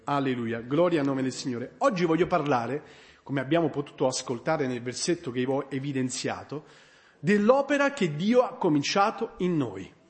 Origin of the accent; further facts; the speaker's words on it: Pomigliano d'Arco, Campania, Italy; io vengo da Pomigliano d'Arco